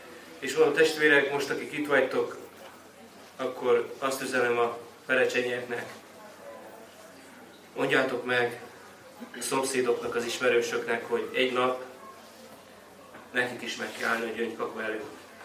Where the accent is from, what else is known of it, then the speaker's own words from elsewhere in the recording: Transylvania, Romania; Én ott nőttem fel, Erdély vagyok, és ott gyerekeskedtem ott a szomszéd falvakba, városokba